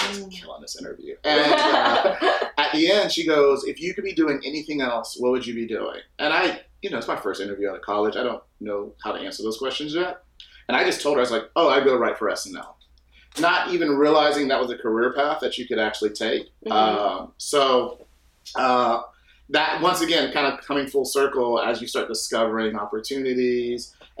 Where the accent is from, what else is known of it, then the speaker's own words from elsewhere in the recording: Georgia, United States; I mean, so I'm from Georgia. I like to say I'm from the South